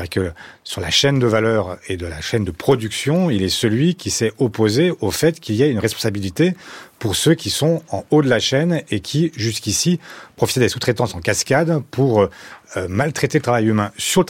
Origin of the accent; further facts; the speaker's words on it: France; Oui, je suis français.